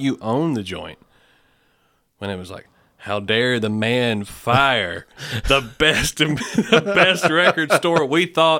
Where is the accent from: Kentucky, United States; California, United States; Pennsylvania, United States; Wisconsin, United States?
Kentucky, United States; Morgantown; which I'm from Morgantown, Butler County.